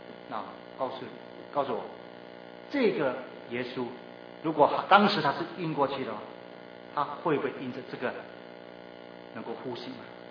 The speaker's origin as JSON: {"language": "Chinese", "country": "China", "said": "我们中国人现在呢是把他埋包啊"}